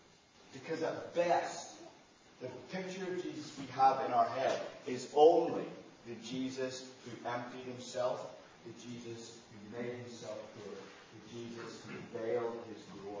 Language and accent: English; Northern Ireland, United Kingdom; I grew up in Northern Ireland in what we call it with classic sort of Irish understatement, the Troubles.